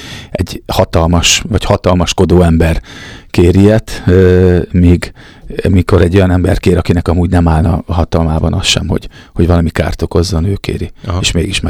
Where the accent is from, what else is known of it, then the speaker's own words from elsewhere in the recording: Algyő, Csongrád-Csanád, Hungary; Ugye szegediek vagyunk, Szeged környékén, Algyőn